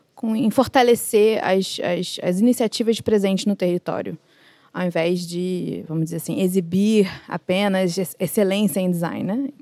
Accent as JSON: {"language": "Portuguese", "country": "Brazil", "lives_now": "Porto, Portugal", "said": "eu sou brasileira, designer, curadora, editora e residente aqui do Porto há 4 anos."}